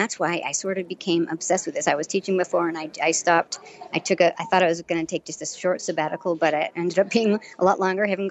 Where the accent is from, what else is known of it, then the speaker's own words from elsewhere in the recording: Ireland; even though I'm Irish, this is probably the biggest thing I learned